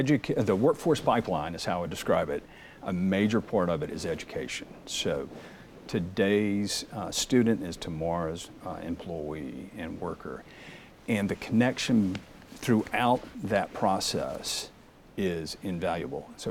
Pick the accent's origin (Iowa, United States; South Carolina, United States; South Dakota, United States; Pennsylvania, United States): South Carolina, United States; Well, I'm a child of the rural areas. That's where I grew up in South Carolina